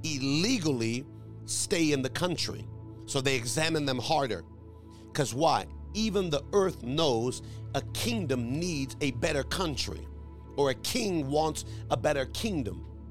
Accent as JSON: {"language": "English", "country": "United States", "tie": "born there", "said": "Now, again, culturally, my background is Mexican, though I was born in America."}